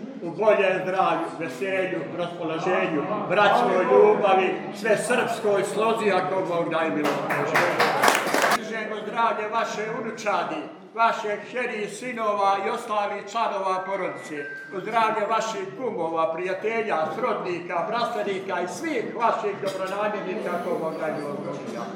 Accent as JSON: {"language": "Serbian", "region": "Herzegovina", "country": "Bosnia & Herzegovina", "said": "mi koji dolazimo iz Svetosavske, Svetovasilijevske, Svetopetrovske, Hercegovine, imamo obavezu da čuvamo svoj običaj i svoju tradiciju."}